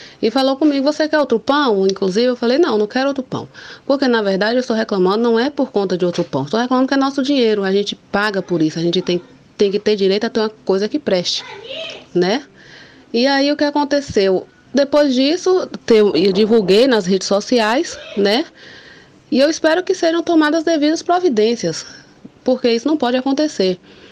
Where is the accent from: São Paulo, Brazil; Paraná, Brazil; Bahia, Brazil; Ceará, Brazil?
Bahia, Brazil; Guanambi; E como sou de Guanambi, sou guanambiense, nasci aqui, pago meus impostos, né?